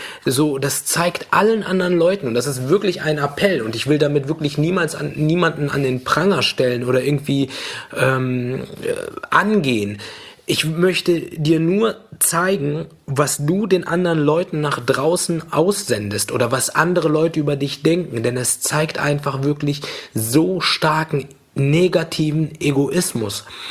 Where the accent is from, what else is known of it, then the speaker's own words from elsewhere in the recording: Tunisia; wir kommen ursprünglich aus Tunesien, hierher gekommen mit nichts in der Hand